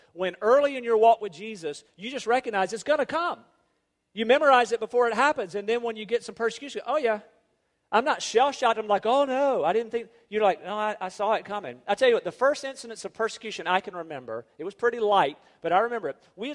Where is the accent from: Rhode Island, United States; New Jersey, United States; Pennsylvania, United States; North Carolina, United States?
North Carolina, United States; Rocky Mount; If you know my hometown of Rocky Mountain, I'm on the Edgecombe County side, right there near downtown